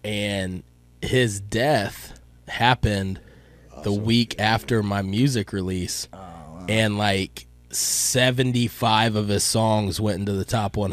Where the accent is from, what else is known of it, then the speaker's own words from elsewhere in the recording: Kentucky, United States; I'm originally from Kentucky, man.